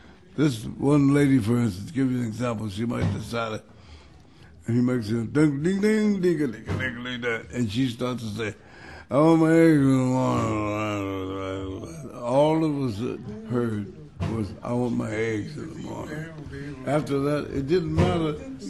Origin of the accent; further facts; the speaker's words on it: St. Louis, Missouri, United States; Back in my hometown of St. Louis, there was lots of bars.